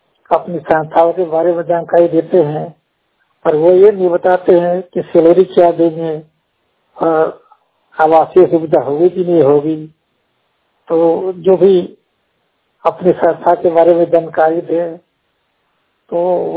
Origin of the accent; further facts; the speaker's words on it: Chhapra, Bihar, India; मैं एक सेवानिवृत्त शिक्षक हूँ और मैं छपरा बिहार का निवासी हूँ।